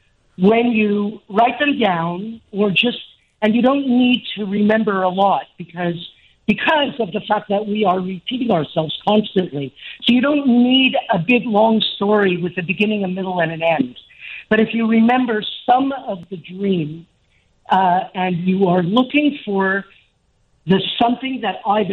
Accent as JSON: {"language": "English", "country": "Canada", "said": "I'm a Canadian, but I remember this dream."}